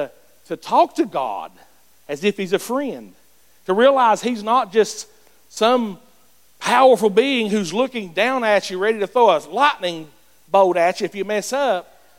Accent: Greenville, United States; Anybody grew up with me? I'm from Greenville. I'm from Greenville, okay? Proud to be from Greenville, but Einstein wasn't from Greenville.

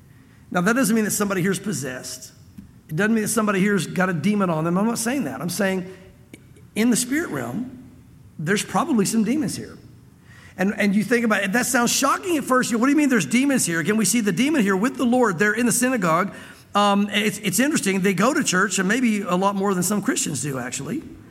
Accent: Tennessee, United States; now in Santa Fe, United States; we're both here from Tennessee. I feel like I have to qualify that anymore because are you really from here? You talk so fast, you can't be. But I really am. I guess I didn't slow down enough for the accent to set in really strong.

